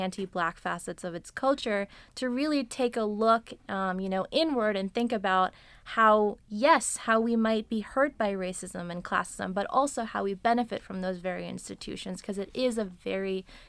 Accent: Pakistan; but I'm actually Pakistani. And so, and, you know, my experiences and how I'm viewed because of, you know, my brown skin and my identity as a Muslim

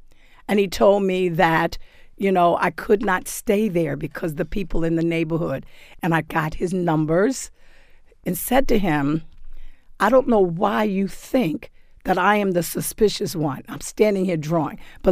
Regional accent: United States; I am American through and through. This is an American story.

